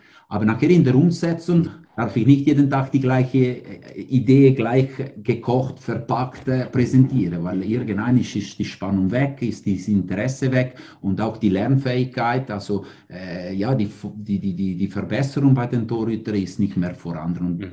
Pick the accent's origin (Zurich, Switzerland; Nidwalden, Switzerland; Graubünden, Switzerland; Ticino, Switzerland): Ticino, Switzerland; German is a second language; ich als nicht Deutsch sprechende oder als einer, wo Deutsch vor 20 Jahren lernen müsste und als Tessiner